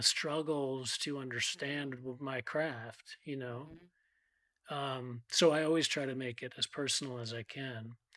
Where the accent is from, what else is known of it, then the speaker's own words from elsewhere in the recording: Scarsdale, New York, United States; It was very much about growing up in Scarsdale and my family.